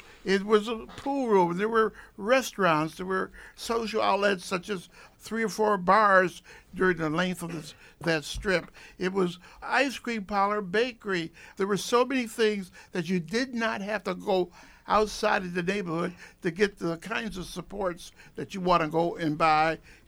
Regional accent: Rochester, New York, United States; And he came over and, oh, where are you from? Oh, Rochester, New York.

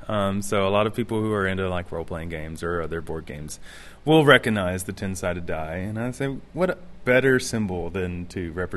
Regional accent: Little Rock, Arkansas, United States; I am from here. Yep. I was born and raised in Little Rock. And then I went to graduate school in Missoula.

